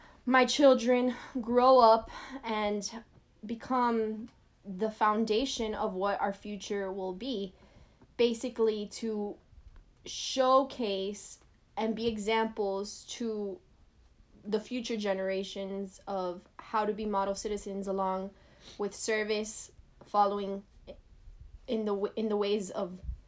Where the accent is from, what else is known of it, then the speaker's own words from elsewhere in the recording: Miami, Florida, United States; also born or lived in Madrid, Spain; Well, I was born in Madrid, Spain, in the year 1965. But then later came 2 years after with my parents. I was too young to remember this, but 2 years after, I came to Miami with my parents and my two grandmothers, and I grew up here